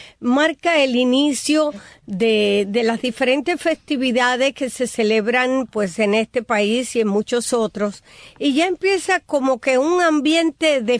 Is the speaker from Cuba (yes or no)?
yes; Santiago de Las Vegas, Havana, Cuba; Sí, de mi pueblo, de Santiago de Las Vegas.